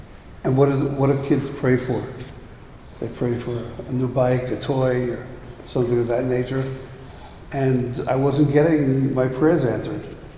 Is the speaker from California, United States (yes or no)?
no; Manhattan, New York, United States; born there; I was born in Manhattan, of a Jewish family, non-practicing.